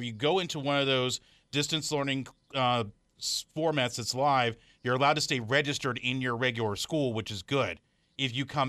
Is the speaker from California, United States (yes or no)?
no; Daytona Beach, Florida, United States; growing up in Daytona, like I had I didn't play football, but I had to go to games as our yearbook photographer.